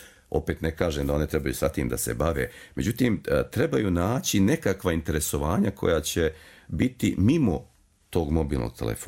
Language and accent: Serbian; Kraljevo, Šumadija and Western Serbia, Serbia; also born or lived in Subotica; now in Banja Luka, Bosnia and Herzegovina; rođen sam u Subotici, otac mi je bio vojno lice, odrastao sam u Kraljevu, u jednom finom, pitomom, šumadijskom gradu. Tu sam završio osnovnu i srednju školu, pošto mi je majka iz jednog sela ovdje u okolini Banja Luke.